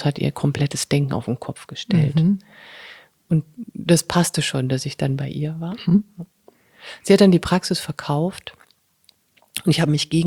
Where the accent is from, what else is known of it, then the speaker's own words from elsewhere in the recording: Hesse, Germany; Also ursprünglich bin ich aus dem Frankfurter Raum, aus Hessen.